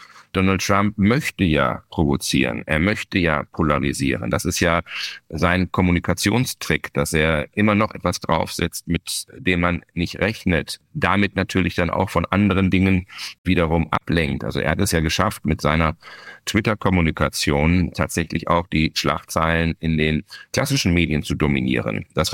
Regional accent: Bielefeld, North Rhine-Westphalia, Germany; meine Heimatstadt Bielefeld

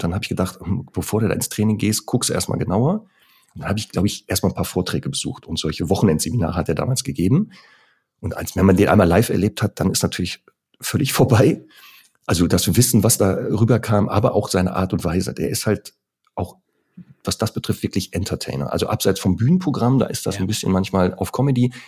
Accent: North Rhine-Westphalia, Germany; ich komme ja wie gesagt aus dem Ruhrgebiet

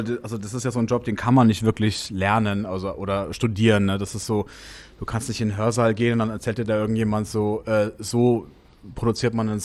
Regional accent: Nuremberg, Bavaria, Germany; also born or lived in Berlin; Ja, ich habe ja vorher noch 2 Jahre in Berlin gewohnt. Mein restliches Leben natürlich dann in Nürnberg, wo ich herkomme. Also Franken. Nicht Bayern, Franken.

